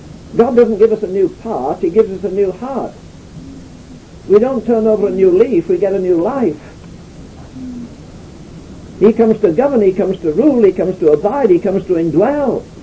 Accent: Yorkshire and the Humber, United Kingdom; I'm a Yorkshireman, so that's why I'm rough.

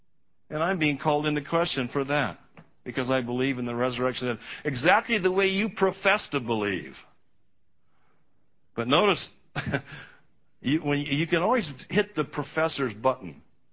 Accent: United States; I am so thankful I'm an American. So thankful that God brought me into being as an American citizen.

